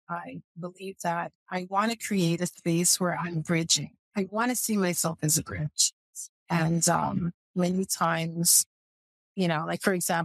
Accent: Milford, United States; not only in New York City, but at my hometown in Milford at the time

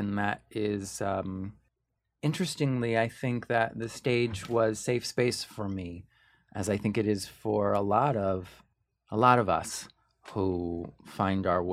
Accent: Ridgewood, New Jersey, United States; also born or lived in New York City; And my parents and my sister lived in Saddle River, you're right. But then when I was born, we lived in Ridgewo

